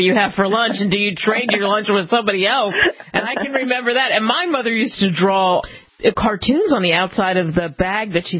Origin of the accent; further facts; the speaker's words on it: Queens, New York, United States; And I grew up partially in New York, so it was Queens.